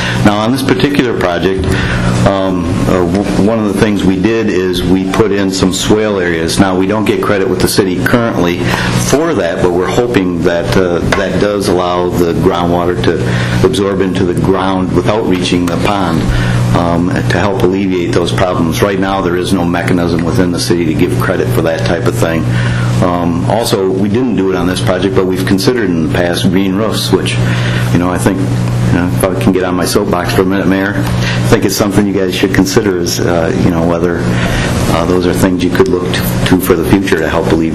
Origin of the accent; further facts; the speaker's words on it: Michigan, United States; moved away; I'm from Michigan, and I'm looking to relocate back to Michigan.